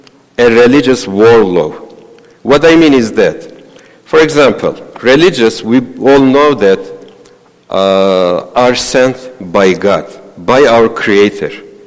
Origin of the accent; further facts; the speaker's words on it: Ankara, Turkey; moved away as an adult; I came from Ankara just 7 months ago.